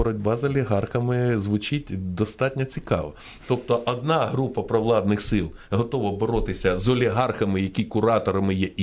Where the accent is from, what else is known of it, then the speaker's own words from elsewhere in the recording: Kyiv, Ukraine; Бо я киянин, я хочу в цьому місті жити.